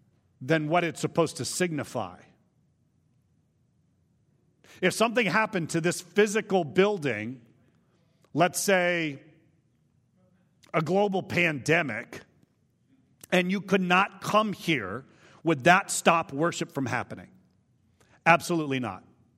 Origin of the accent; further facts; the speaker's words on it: Vacaville, California, United States; I vividly remember my ordination in my hometown of Vacaville, California.